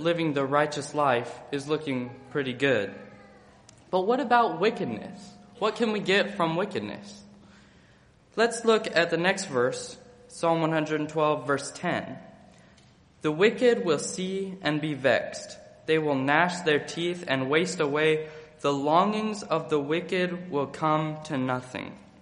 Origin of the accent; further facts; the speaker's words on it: Montana, United States; So I grew up in Montana, and living in a small town in Montana, me and my two brothers had the chore of walking our dog.